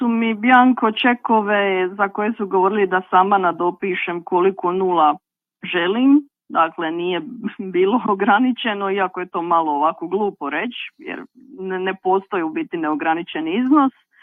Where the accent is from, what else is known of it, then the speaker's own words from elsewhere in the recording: Split, Split-Dalmatia County, Croatia; moved away as an adult; also born or lived in Zagreb; now in England, United Kingdom; Ja sam rođena i odrasla u Splitu, ali sam studirala na Sveučilištu u Zagrebu. Nakon toga sam i živjela u Zagrebu, da bi kasnije otišla u Englesku